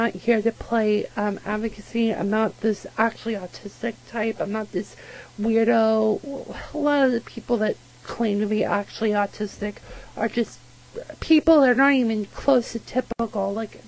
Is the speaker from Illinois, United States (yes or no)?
no; Londonderry, New Hampshire, United States; I grew up in Londonderry.